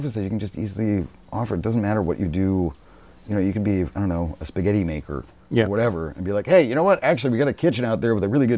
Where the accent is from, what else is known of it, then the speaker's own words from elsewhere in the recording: United States; Usually, at least I'm American, so I talk with a lot of American musicians.